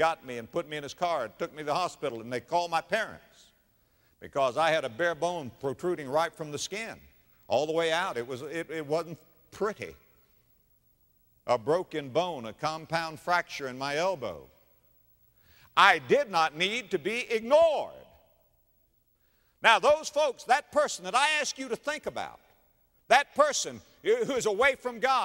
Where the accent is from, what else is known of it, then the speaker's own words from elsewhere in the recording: Florida, United States; I was raised in, dare I say it, Florida. I was raised in Florida. And down where I was raised, coconuts grow.